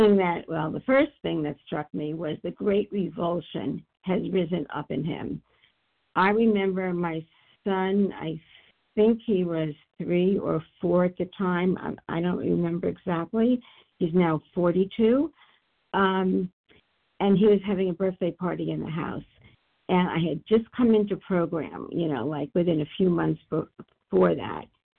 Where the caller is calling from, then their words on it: Florida, United States; I am calling from Florida.